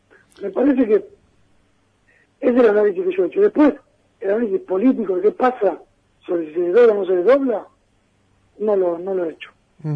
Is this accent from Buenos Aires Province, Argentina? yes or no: yes; Buenos Aires Province, Argentina; yo soy bonaerense